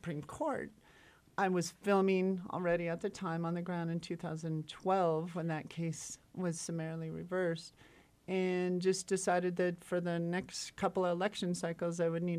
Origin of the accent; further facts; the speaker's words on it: Montana, United States; The one that I found the most interesting happened in my home state.